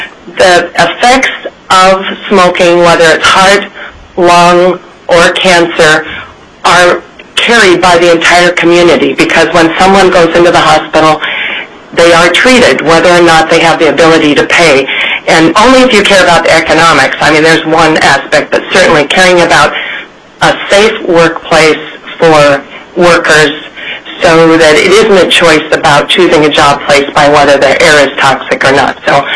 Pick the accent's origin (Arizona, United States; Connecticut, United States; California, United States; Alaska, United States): Alaska, United States; Kenai; from Kenai, Alaska